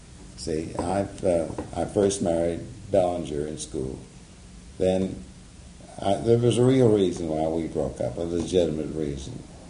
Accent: California, United States; I was so provincial from California and country

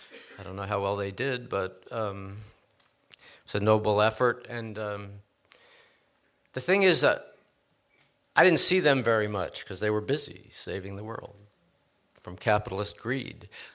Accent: New York City, New York, United States; I grew up in New York City and on the upper left side of Manhattan.

